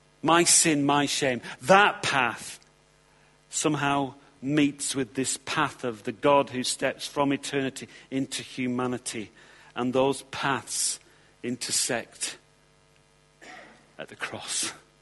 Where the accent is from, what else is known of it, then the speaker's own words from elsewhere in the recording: United Kingdom; I thought being British, you could just get into any country just like that, you know.